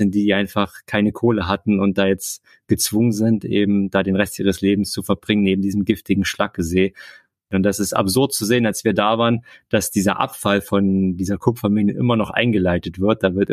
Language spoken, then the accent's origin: German; Dresden, Saxony, Germany; born there; Wir kommen gebürtig aus Dresden